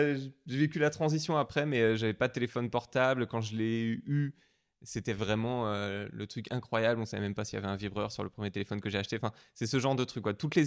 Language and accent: French; Brittany, France; je suis né en Bretagne, je suis né dans la campagne des Portes de Bretagne, entre un champ de vaches et un champ de moutons. J'habite à côté de Fougères